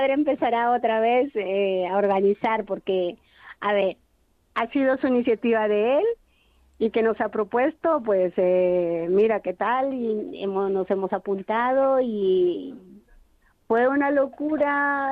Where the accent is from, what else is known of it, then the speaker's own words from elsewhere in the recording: Peru; now in Spain; Nosotros muy poquito, porque mi familia está en mi país, Perú